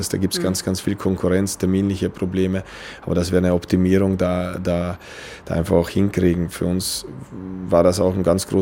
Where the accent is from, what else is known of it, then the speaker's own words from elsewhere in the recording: Lower Austria, Austria; now in Kiel, Germany; Ich bin zwar in Niederösterreich aufgewachsen, so wie der Name sagt, ist das jetzt nicht das Hochgebirge.